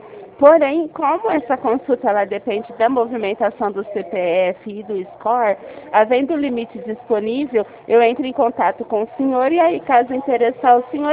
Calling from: Ribeirão Preto, São Paulo, Brazil; Nós somos aqui de Ribeirão Preto.

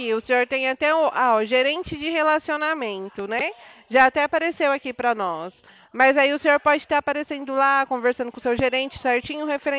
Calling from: Presidente Prudente, São Paulo, Brazil; Eu falo da cidade de Presidente Prudente.

